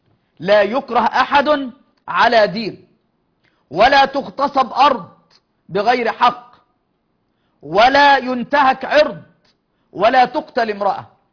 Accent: Egypt; فالجزية قبل الإسلام، الروم مثلا عندنا في مصر كانت تأخذ مقابل على الحياة

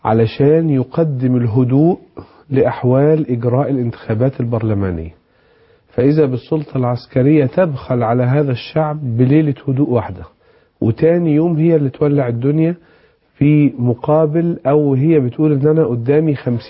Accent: Egypt; انا وكمواطن مصري

